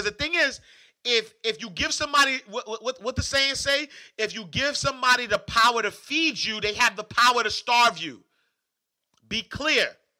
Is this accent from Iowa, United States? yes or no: no; Harlem, New York, United States; when I grew up in Harlem, I never had a great interaction with police officers.